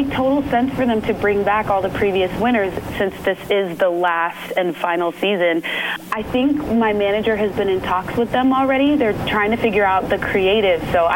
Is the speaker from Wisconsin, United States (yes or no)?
no; Arizona, United States; I grew up in Arizona as well, so I love desert landscape